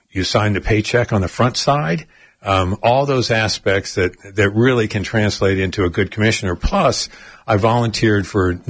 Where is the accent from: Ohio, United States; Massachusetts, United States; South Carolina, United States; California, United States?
Ohio, United States; Dayton; I grew up in Dayton, Ohio, and was going to a little college in Northwest Georgia to play baseball